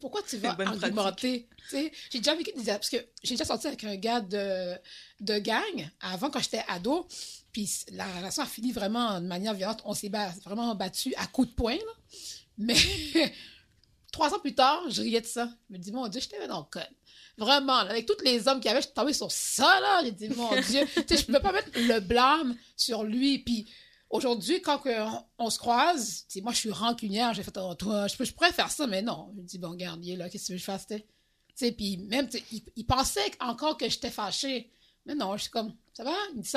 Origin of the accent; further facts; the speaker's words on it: Rivière-des-Prairies, Quebec, Canada; Et puis, j'ai grandi à Rivière-des-Prairies.